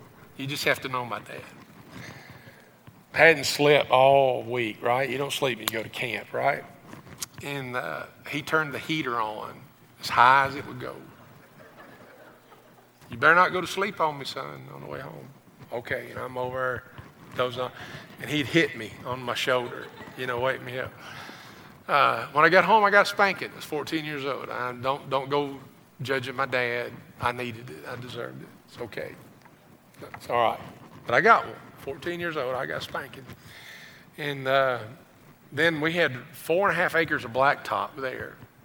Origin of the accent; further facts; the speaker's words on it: Kentucky, United States; And guys I grew up with in Greene County, they were there.